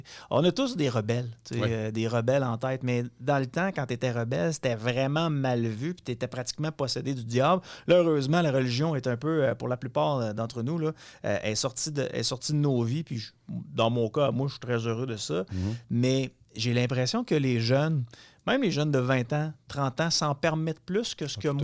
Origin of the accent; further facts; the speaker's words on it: Quebec City, Quebec, Canada; en tant que citoyen de la Ville de Québec, en tant que Canadien.